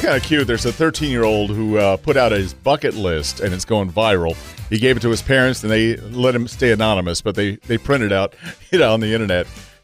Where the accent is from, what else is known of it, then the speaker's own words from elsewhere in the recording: California, United States; born there; I was born in California. We had Del Taco there.